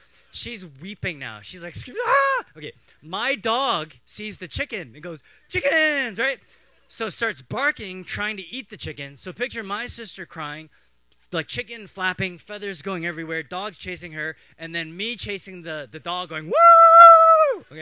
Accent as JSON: {"language": "English", "town": "Toronto", "region": "Ontario", "country": "Canada", "tie": "born or raised there", "said": "I was growing up in Toronto. We lived on the edge of the city. So picture Toronto, subdivision, and then farms. We were at the edge there."}